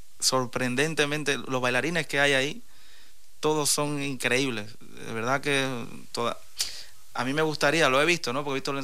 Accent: Cuba; en mi caso como cubano, ¿no?

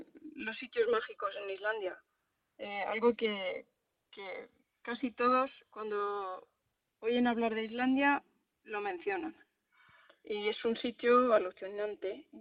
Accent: Madrid, Community of Madrid, Spain; soy madrileña, nací en Madrid.

